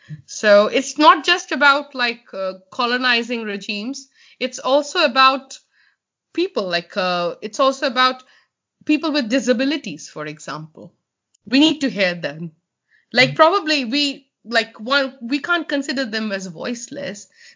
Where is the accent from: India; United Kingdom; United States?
India; I come from India.